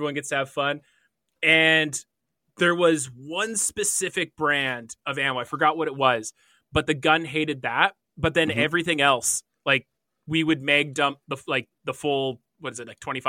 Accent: Vancouver, British Columbia, Canada; now in Kamloops, Canada; I grew up in Vancouver. So you got your one dump of snow, then you shovel. That was it. We're here in Kamloops

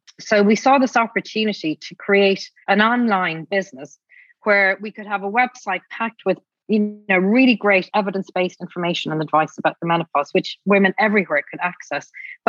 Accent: Adair, County Limerick, Ireland; when I was growing up in Adair in County Limerick

